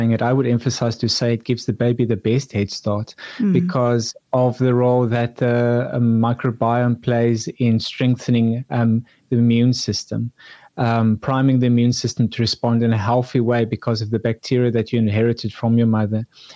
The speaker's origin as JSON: {"language": "English", "town": "George", "region": "Western Cape", "country": "South Africa", "tie": "born there", "said": "where I was born here in George"}